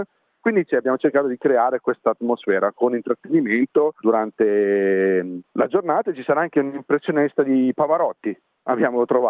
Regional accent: Milan, Lombardy, Italy; also born or lived in Turbigo; io sono originario, di Milano, sono nato a Turbigo, a Cuggiano Turbigo, nella zona della pianura padana.

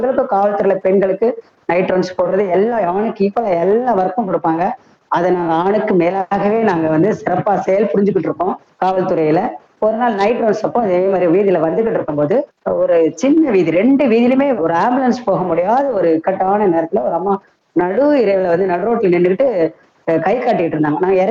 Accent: Chennai, Tamil Nadu, India; also born or lived in Tirunelveli / Theni; திருநெல்வேலியில பிறந்தேன். சொந்த ஊரு தேனி, நான் பிறந்தது திருநெல்வேலி, சொந்த ஊரு தேனி, வளர்ந்தது சென்னை.

